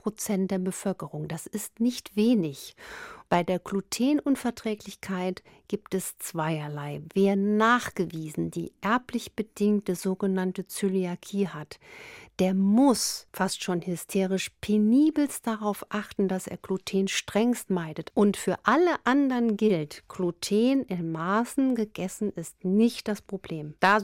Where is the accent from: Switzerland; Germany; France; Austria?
Germany; Saarland; vor allen Dingen im Norden, in meiner Heimat im Saarland